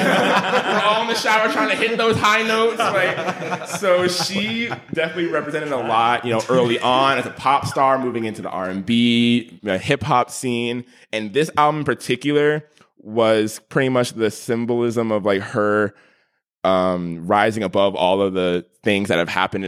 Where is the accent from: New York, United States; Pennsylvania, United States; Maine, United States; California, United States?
New York, United States; I'm from New York. So like when you talk about like queer icons, like that's one of them.